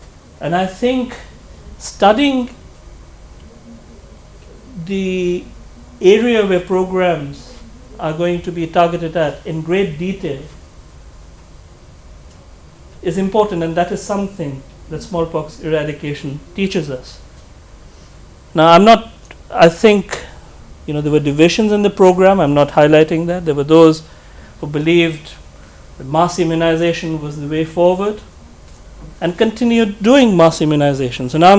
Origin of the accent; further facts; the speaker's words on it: Delhi, India; I'm Indian, but from Delhi